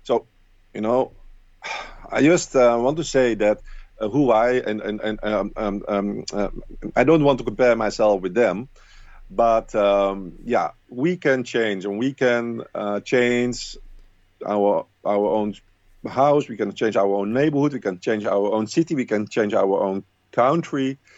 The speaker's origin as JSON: {"language": "English", "town": "Rotterdam", "region": "South Holland", "country": "Netherlands", "tie": "born or raised there", "said": "House of Craziness in Rotterdam, in the Netherlands, my hometown."}